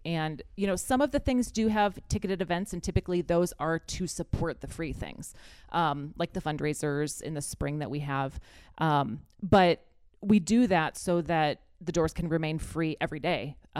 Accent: Sioux City, Iowa, United States; also born or lived in Vermilion; I was born in Vermilion, but at a young age moved to Sioux City and grew up here, went to Hoover Middle School back in the day

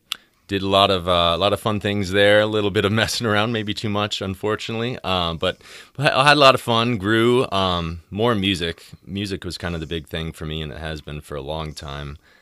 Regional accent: Sioux City, Iowa, United States; Sure. I'm from Sioux City, born and raised, Morningside, and went to East. Tons of family here.

